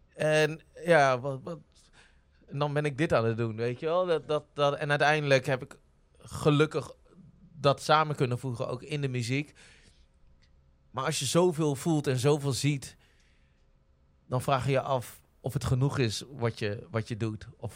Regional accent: Zwolle, Overijssel, Netherlands; Nou ja, het hielp ook dat ik uit Zwolle kwam.

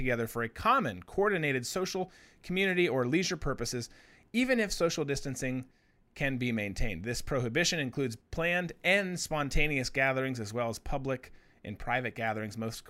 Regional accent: Minnesota, United States; but my home state of Minnesota and their governor, Tim Walz, put a 4-week lockdown

